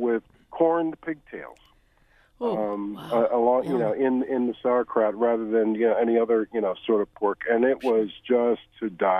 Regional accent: Baltimore, Maryland, United States; Let me say, growing up in West Baltimore, you knew it was springtime when you heard the A-Rabber shout out from his wagon

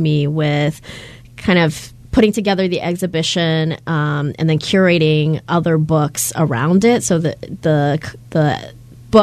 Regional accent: Stillwater, Oklahoma, United States; maybe going back to your question of growing up in Oklahoma and my experience as a first generation American. When we lived in Stillwater

